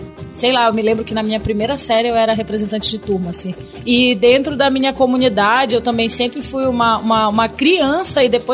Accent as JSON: {"language": "Portuguese", "region": "Pará", "country": "Brazil", "tie": "born there", "said": "eu nasci no Pará, nasci negra e nasci na periferia."}